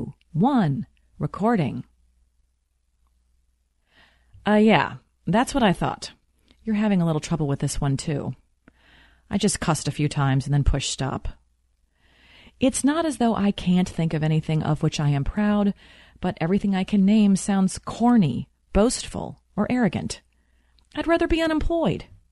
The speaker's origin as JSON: {"language": "English", "region": "Midwest", "country": "United States", "tie": "born or raised there", "said": "And because I was raised in the Midwest, I was taught never to brag or be boastful."}